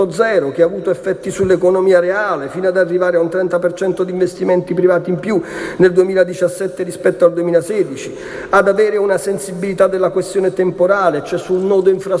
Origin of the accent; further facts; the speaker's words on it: Campania, Italy; Io sono campano e come tale sono scaramantico